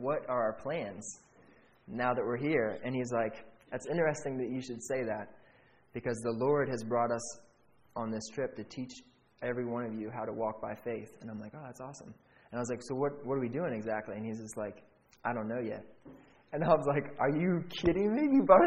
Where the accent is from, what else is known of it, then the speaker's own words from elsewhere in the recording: Maryland, United States; And we're like, we're from Maryland.